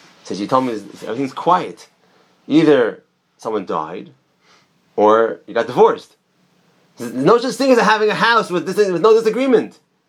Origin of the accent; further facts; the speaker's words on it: Florida, United States; She's from Lakewood, I'm from Florida.